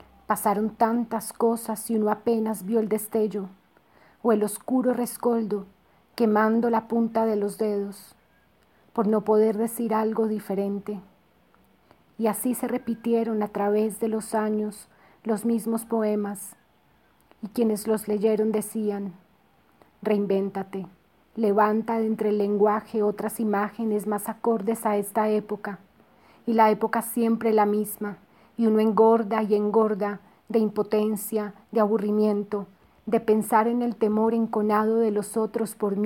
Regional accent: Bogotá, Colombia; born there; Nací en Bogotá, Colombia.

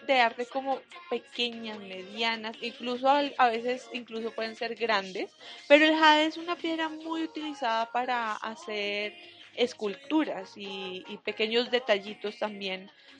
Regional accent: Colombia; hay algo que compartimos como colombianos con los chinos

